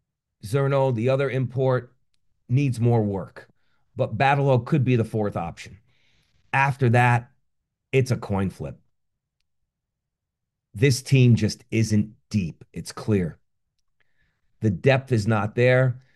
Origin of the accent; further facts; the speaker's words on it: Hartford, Connecticut, United States; I grew up in Connecticut. If you know me by now, I grew up in Hartford.